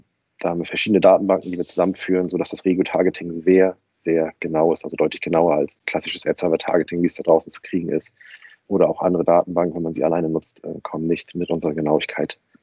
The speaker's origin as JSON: {"language": "German", "town": "Kiel", "region": "Schleswig-Holstein", "country": "Germany", "moved": "yes", "lives_now": "Berlin, Germany", "said": "Ich komme aus Kiel, bin aber schon seit 2002 in Berlin und habe hier meinen Lebensmittelpunkt, sag ich mal."}